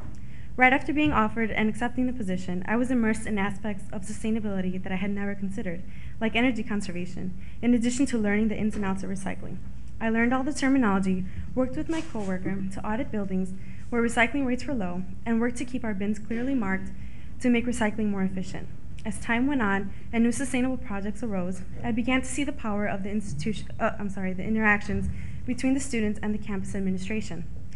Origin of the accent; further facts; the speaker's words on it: Chicago, Illinois, United States; I grew up on Chicago's Southwest Side in the Gage Park neighborhood.